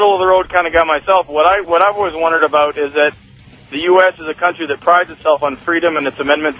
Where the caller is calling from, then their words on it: Quebec, Canada; I'm calling from Quebec, so that, which means I'm a Canadian.